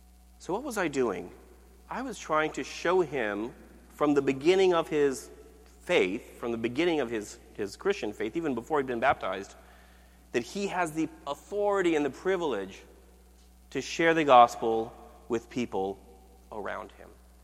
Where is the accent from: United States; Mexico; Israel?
Mexico; Puebla; English is a second language; I remember being a kid, growing up in Puebla, Mexico